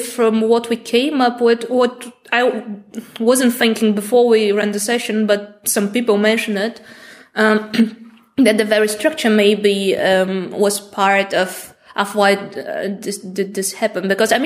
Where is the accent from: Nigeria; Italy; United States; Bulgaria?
Bulgaria; I come from Bulgaria.